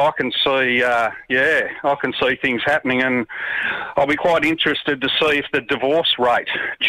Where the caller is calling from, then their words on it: Hobart, Tasmania, Australia; Hobart, mate.